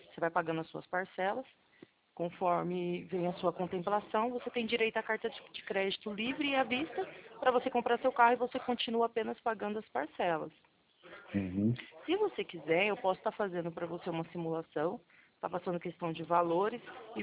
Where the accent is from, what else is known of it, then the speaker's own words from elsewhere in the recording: Presidente Prudente, São Paulo, Brazil; eu sou de Presidente Prudente